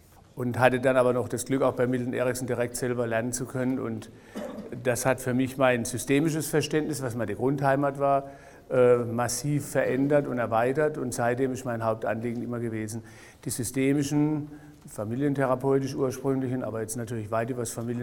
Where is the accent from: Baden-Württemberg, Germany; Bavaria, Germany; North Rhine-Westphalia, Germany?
Baden-Württemberg, Germany; Heidelberg; ich komme aus Heidelberg.